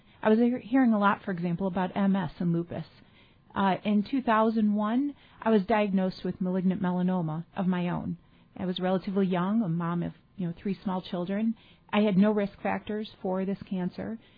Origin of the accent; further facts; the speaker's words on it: Niagara Falls, New York, United States; moved away; I was born and raised in Niagara Falls, and I had some experiences that really formed this book and led to this book.